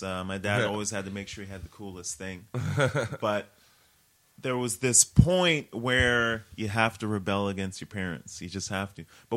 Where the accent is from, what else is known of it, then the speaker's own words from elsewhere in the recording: Winnipeg, Manitoba, Canada; I'm now this kid in the hip-hop era growing up in Winnipeg, Manitoba.